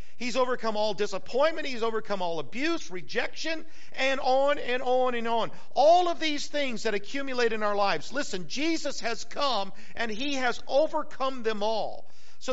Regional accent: New Mexico, United States; Over the years growing up in New Mexico, we seen a lot of snakes meet their fate.

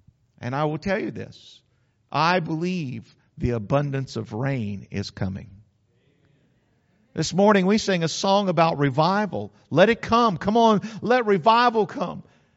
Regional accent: New Mexico, United States; But I grew up in New Mexico. People around here use umbrellas. We never used an umbrella in New Mexico.

